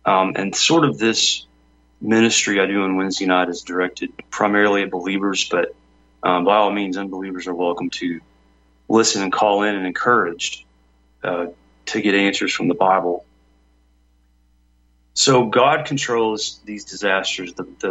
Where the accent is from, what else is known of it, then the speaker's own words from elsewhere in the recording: Mayfield, Kentucky, United States; after the tornado happened in December of 21 in my hometown of Mayfield, Kentucky.